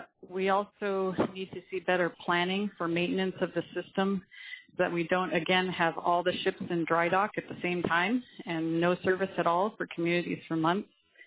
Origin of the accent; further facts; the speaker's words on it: Angoon, Alaska, United States; now in Juneau, United States; I'm based in Juneau, but I'm originally from Angoon.